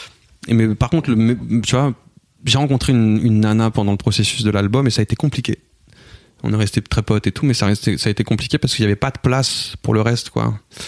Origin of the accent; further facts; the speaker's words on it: Cergy, Île-de-France, France; mais on a grandi à Cergy